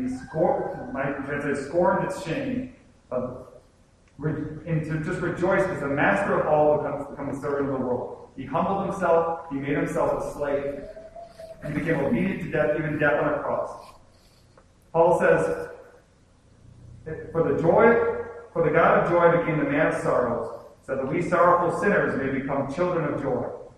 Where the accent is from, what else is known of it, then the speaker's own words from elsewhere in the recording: Michigan, United States; I said, oh, yeah, we're not from here. We're from Michigan.